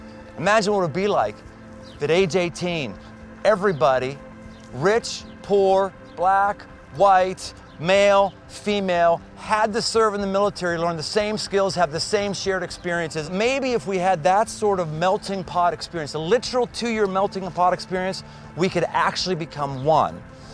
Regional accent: Pittsburgh, Pennsylvania, United States; When I was growing up in Pittsburgh, I was very, very, very middle class

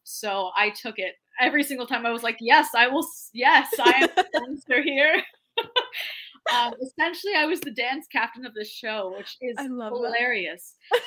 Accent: New Jersey, United States; And also I'm from New Jersey originally, so it wouldn't be that far if I needed to get home.

